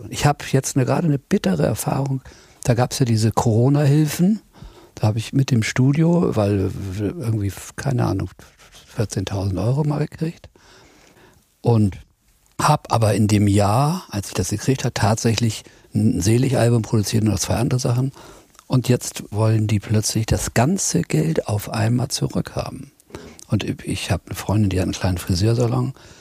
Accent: Lüneburg, Lower Saxony, Germany; Also Peter und ich, wir kommen aus Lüneburg.

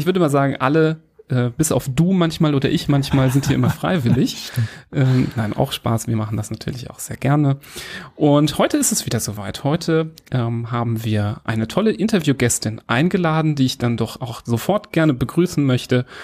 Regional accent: Düsseldorf, North Rhine-Westphalia, Germany; Ja, wir kommen aus Düsseldorf, sind hier in der Kinderklinik tätig

